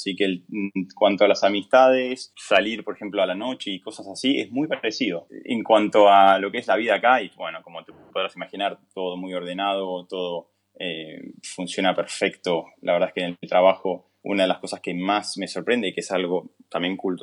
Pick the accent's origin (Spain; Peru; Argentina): Argentina; moved away as an adult; now in Aalborg, Denmark; Bueno, sí, me fui de Argentina en el 2011, así que ya hace un tiempo. Partí principalmente porque tenía mi pasaporte danés por parte de mis abuelos y tenía que venir a vivir a Dinamarca por un tiempo o lo perdía.